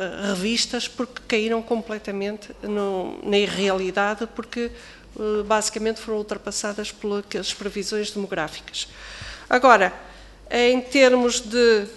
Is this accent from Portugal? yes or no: yes; Norte, Portugal; eu também sou nortenha